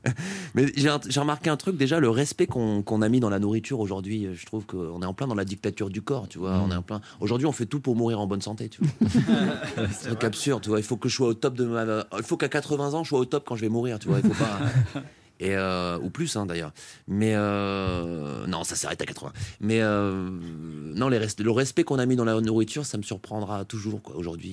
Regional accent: Metz, Grand Est, France; non, voilà, je viens de Metz, j'ai grandi à Metz

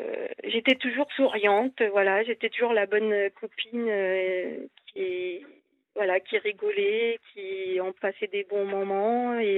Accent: Southwest France, France; now in Paris, France; En fait, je suis originaire du Sud-Ouest.

